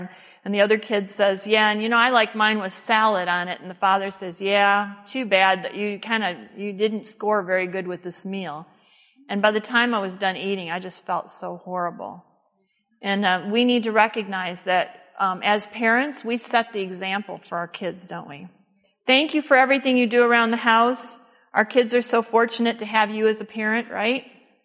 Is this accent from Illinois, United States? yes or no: no; Detroit, Michigan, United States; As I told you, those church members where I grew up in the Detroit area were always encouraging me.